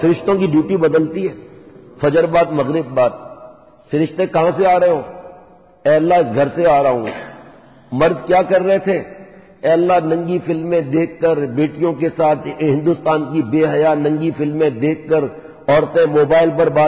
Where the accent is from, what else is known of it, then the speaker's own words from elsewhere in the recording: Sindh, Pakistan; also born or lived in Karachi; ہمارے ہم تھر کے رہنے والے، پیدائش میری کراچی کی لیکن گاؤں تو گاؤں ہوتا ہے نا